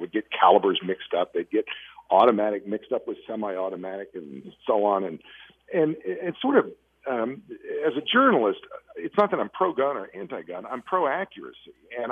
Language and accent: English; Kentucky, United States; I grew up in Kentucky. I grew up in a hunting culture, so I grew up around guns.